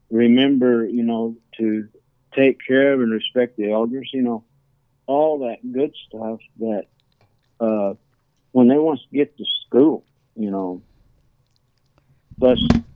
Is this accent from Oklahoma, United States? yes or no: yes; Shawnee, Oklahoma, United States; and here I grew up with these guys, but I grew up in Shawnee and they grew up there, and they know fluent, see, Kiowa language.